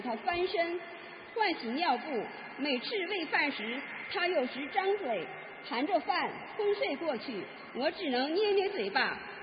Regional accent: Jilin, China; 我是来自吉林省的

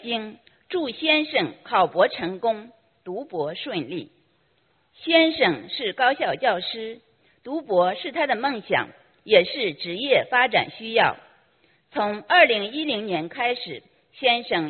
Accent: Beijing, China; 我是来自北京的佛友

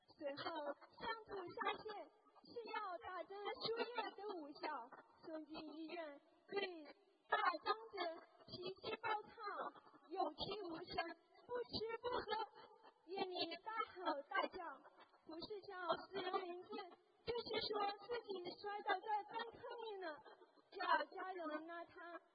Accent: Sichuan, China; 我来自四川绵山

